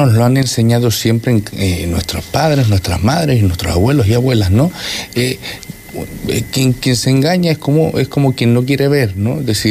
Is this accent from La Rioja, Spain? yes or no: no; Canary Islands, Spain; A día de hoy, yo adoro mi tierra, yo creo que todo el mundo adora a Canarias.